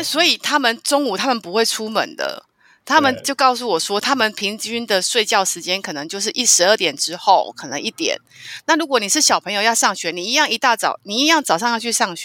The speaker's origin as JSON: {"language": "Chinese", "country": "Taiwan", "said": "然后我就跟他说我来自台湾"}